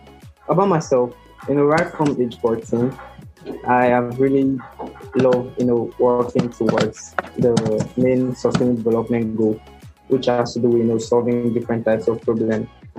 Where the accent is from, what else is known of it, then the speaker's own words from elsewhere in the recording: Nigeria; Yeah, I'm from Nigeria.